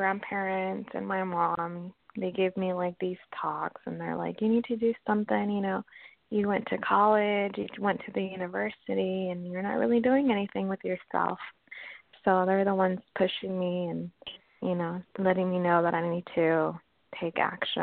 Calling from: Washington, United States; From Washington State.

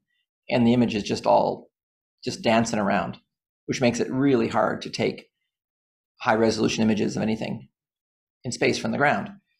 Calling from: Toronto, Ontario, Canada; I'm from the University of Toronto, so I'm calling from University of Toronto.

